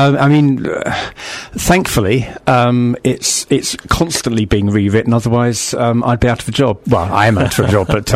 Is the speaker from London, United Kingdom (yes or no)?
yes; Lewisham, London, United Kingdom; I was born and brought up in Lewisham in South East London.